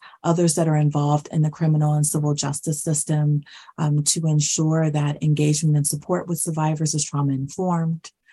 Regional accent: Ohio, United States; to be able to work both in my home state of Ohio, where I'm from, in the DC metro area, nationwide

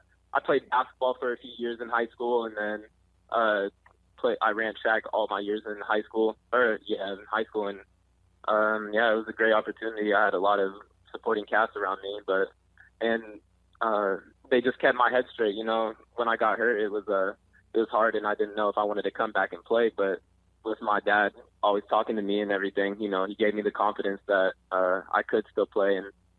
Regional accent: Shoreline, Washington, United States; I'm originally from Shoreline, Washington. And then my sophomore year, I moved to Marysville-Kilchuck.

